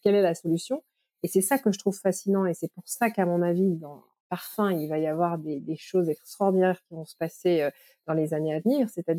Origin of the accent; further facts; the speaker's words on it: Paris, Île-de-France, France; moved away; fait 16 ans que j'y vis. Donc, je suis forcément plus la même Française que celle que j'étais quand j'ai quitté Paris en 2007, tu vois.